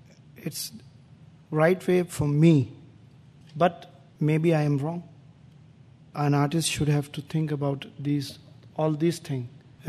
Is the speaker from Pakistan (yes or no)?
yes; Pakistan; Pakistan is a very good country and the people of Pakistan are very much like U.S. people and the other peoples of other countries also. We are not extremist